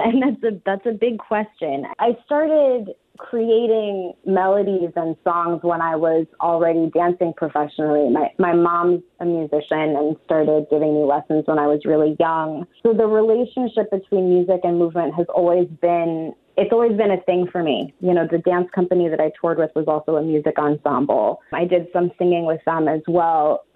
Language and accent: English; New York, United States; My family's predominantly Eastern European Jewish, and I grew up in New York with a lot of cultural mixing.